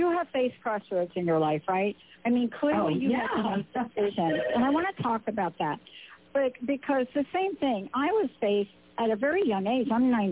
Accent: New York, United States; I was in New York with him. I'm from New York.

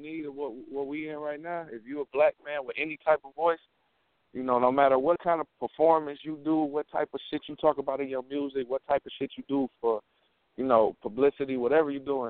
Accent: Detroit, Michigan, United States; I'm from Detroit, for real, so I know everybody.

